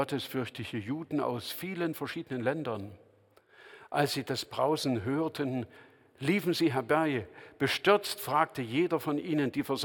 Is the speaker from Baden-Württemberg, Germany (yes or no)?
no; Saxony, Germany; Ich stamme ja aus dem Erzgebirge, aus einer Gemeinde, die ähnlich groß war wie die Andreas-Gemeinde.